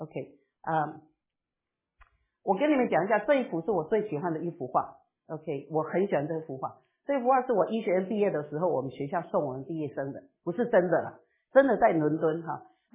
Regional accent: Taiwan; 我是台湾出生长大的。

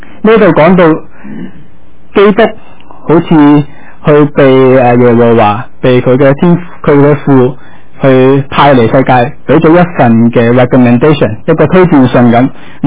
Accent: China; 所以我哋中国人所谂咧，佢都应该系做官啦，升官发财咁啦

